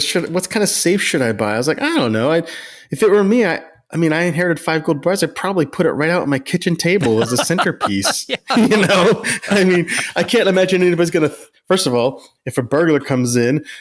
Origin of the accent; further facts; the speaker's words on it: Houlton, Maine, United States; I'm actually from Holton as well.